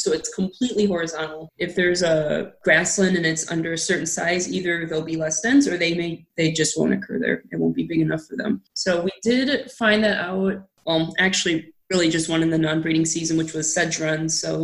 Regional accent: Minnesota, United States; And in my home state of Minnesota, it's less than 1%.

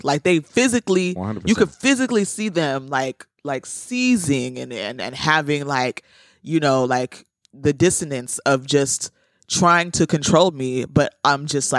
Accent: Streamwood, Illinois, United States; I'm completely okay with saying that I'm from Streamwood, wow. But I'm also completely okay with being like, I'm from Chicago and I love Chicago shit.

